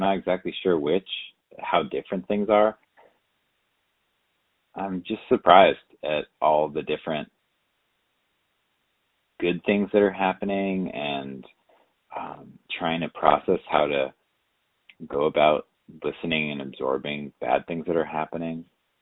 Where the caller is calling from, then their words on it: New York, United States; Hi, I'm calling from New York, and I've been thinking a lot about what to say